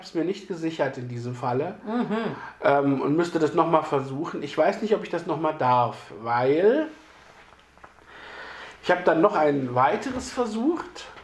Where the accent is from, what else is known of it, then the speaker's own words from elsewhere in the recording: Solingen, North Rhine-Westphalia, Germany; erstelle mir einen Artikel über die deutsche Stadt Solingen, zufällig meine Heimatstadt